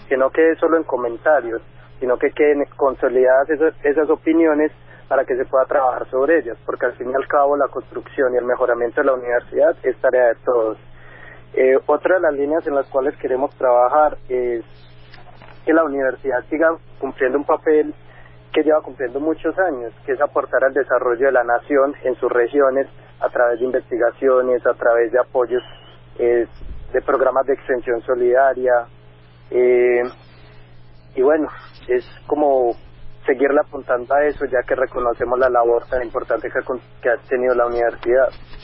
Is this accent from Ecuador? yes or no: no; Ituango, Antioquia, Colombia; yo soy de Ituango, Antioquia, una región algo olvidada que ahora se conoce mucho por el tema de la represa